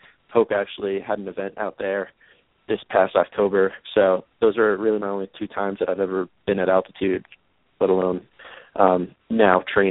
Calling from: Flagstaff, Arizona, United States; I'm calling in from Flagstaff, Arizona, actually. I'm out here for about a month for a little altitude training stint.

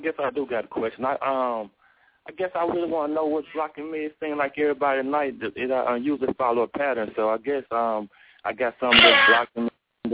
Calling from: Dallas, Texas, United States; I'm calling from Dallas, Texas.

